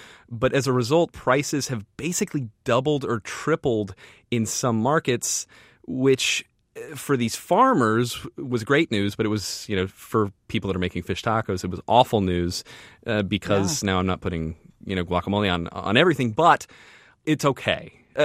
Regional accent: Austin, Texas, United States; now in Los Angeles, United States; So I came to Los Angeles. I'm in Los Angeles right now. I came from Austin.

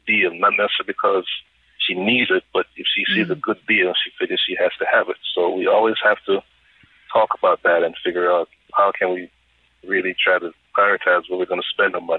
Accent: Jamaica; Part of the issue is I'm originally from Jamaica, born and raised. The situation under which I grew up, it's just different culture from here.

